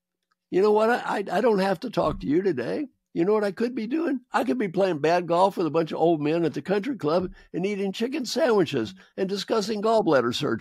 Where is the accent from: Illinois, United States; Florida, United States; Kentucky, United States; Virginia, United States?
Kentucky, United States; We came in, I'm from Kentucky, next to last place in educational achievement. We had an outhouse the first 4 years I was in school.